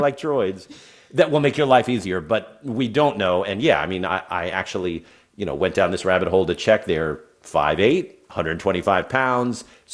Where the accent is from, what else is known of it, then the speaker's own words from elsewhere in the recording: Oakland, California, United States; I'm from Oakland with that last name, and it's always, always, always stuck with me.